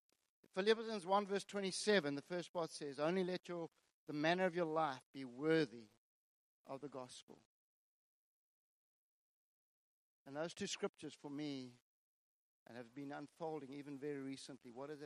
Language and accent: English; Pretoria, Gauteng, South Africa; born there; So, my story began 1959. I was born in Pretoria